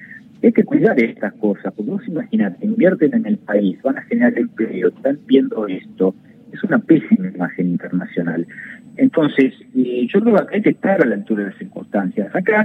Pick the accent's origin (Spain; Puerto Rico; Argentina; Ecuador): Argentina; votaremos como argentinos.